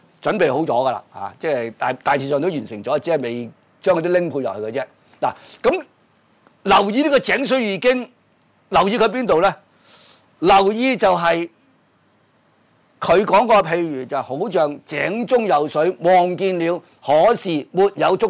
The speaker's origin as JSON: {"language": "Chinese", "country": "China", "said": "这个、就是说我们中国人就好什么呢？简洁嘛，是吧？"}